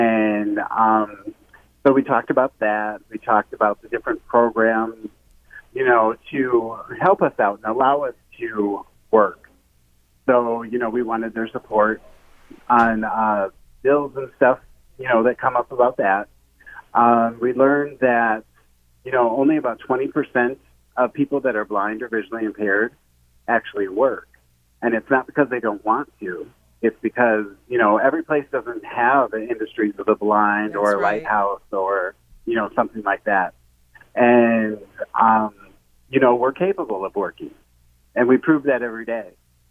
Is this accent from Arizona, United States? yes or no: no; Chicago, Illinois, United States; now in North Carolina, United States; Not originally. I'm originally from Chicago.